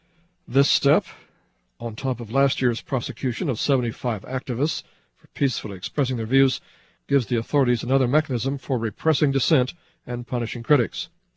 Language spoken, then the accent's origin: English; United States; Even though I'm an American, I managed to get a copy of the 2004 calendar of The Voice of America.